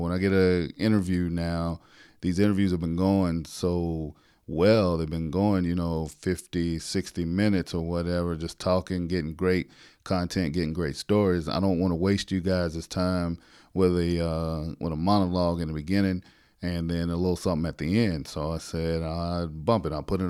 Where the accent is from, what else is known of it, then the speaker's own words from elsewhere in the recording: South Carolina, United States; I already interviewed another fella, Lafayette, from my home state of South Carolina.